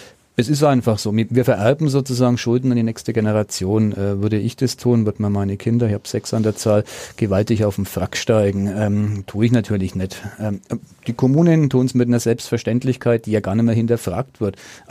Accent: Nuremberg, Bavaria, Germany; Ich bin ein Nürnberger

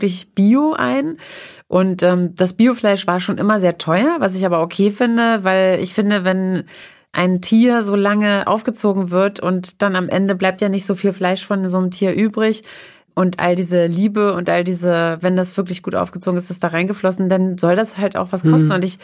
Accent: East Germany, Germany; moved away; als ich bin aus dem Osten abgehauen und das Tollste fand ich, dass es alles gibt auf einmal im Westen.

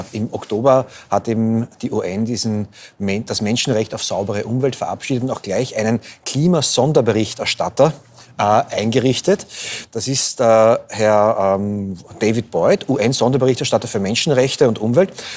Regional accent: Austria; Habe ich als Österreicher, hast du als Österreicherin auch etwas von einer Erweiterung des Grundrechtskatalogs?

